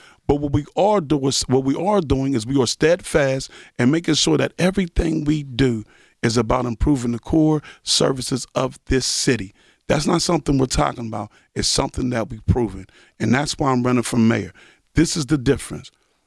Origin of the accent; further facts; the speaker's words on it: Pittsburgh, Pennsylvania, United States; born there; My family's from the Hill. I was born on Lawn Street in Oakland. You know, we was the second black family.